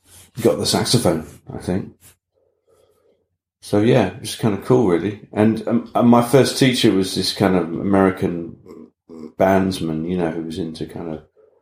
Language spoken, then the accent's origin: English; South East England, United Kingdom; also born or lived in United States; Okay, I grew up in the New Forest.